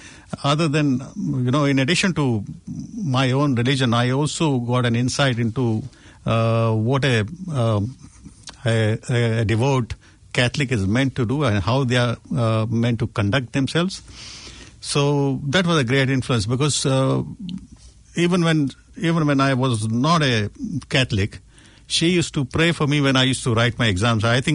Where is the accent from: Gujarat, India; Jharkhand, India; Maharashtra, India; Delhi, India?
Maharashtra, India; Mumbai; I was born in Mumbai in a suburb called Sion